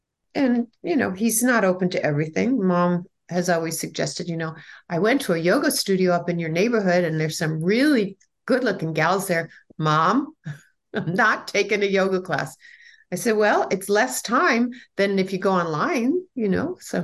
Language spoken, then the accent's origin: English; New York, United States; now in California, United States; I'm a New Yorker. The ocean's on the right, not on the left.